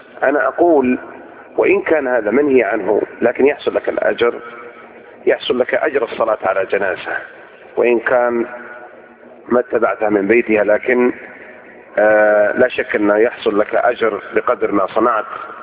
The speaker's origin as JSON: {"language": "Arabic", "country": "Saudi Arabia", "said": "ثم أن ولي الأمر عندنا بالمملكة العربية السعودية"}